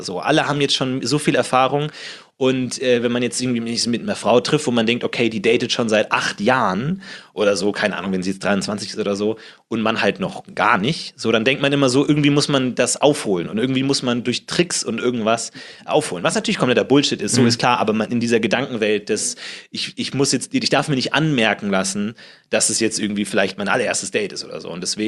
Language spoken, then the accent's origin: German; Munich, Bavaria, Germany; now in Berlin, Germany; Ich komme aus München eigentlich.